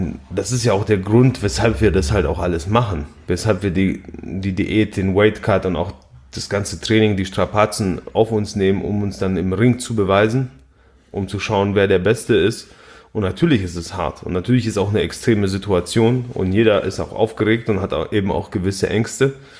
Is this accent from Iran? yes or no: no; Poland; Ich bin Pole. In Polen gibt es keine Veganer.